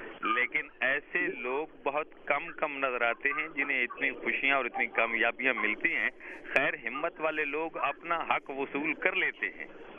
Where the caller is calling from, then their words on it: Khushab, Punjab, Pakistan; عرض کر رہا ہوں خوشاب سے.